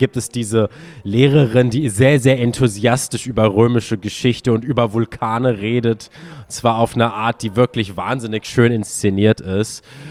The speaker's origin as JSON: {"language": "German", "country": "Germany", "said": "Also, ich hätte fast gesagt, wir als Deutsche sind Austin Torregal"}